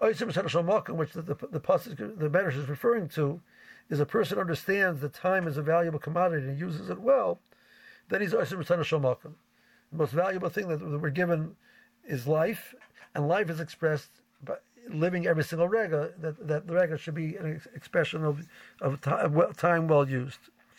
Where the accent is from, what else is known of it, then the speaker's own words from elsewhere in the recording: Cleveland, Ohio, United States; When I was growing up in Cleveland, the largest conservative synagogue in Cleveland